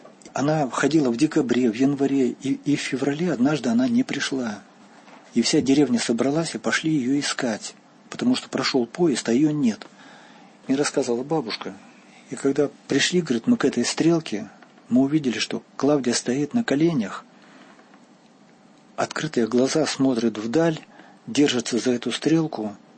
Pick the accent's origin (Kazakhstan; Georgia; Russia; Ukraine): Kazakhstan; East Kazakhstan Region; В нашей деревне, в восточном Казахстане, откуда я родом, рядом с селом проходит железная дорога.